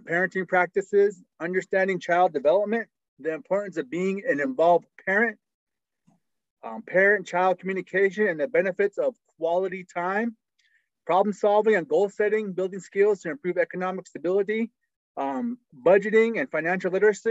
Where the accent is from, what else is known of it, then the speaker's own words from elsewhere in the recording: Tuba City, Arizona, United States; It's just good to come back home because I'm from Tuba City. I went to school, you know, here from the elementary all the way through high school.